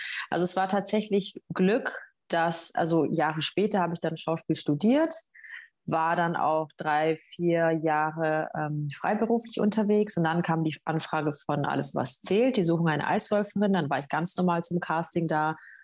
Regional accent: Munich, Bavaria, Germany; now in Cologne, Germany; Ich bin 28 und Schauspielerin. Ich komme aus München, aber wohne seit 3,5 Jahren in Köln

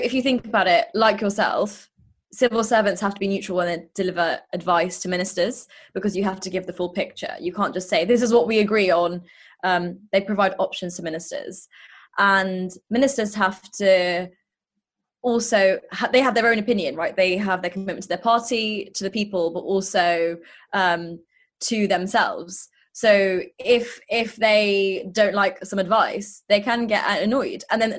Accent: United Kingdom; Being Asian British and a Duke, because I had a quite, I didn't have like a, you know, a top role in the civil service. I felt like a real minority.

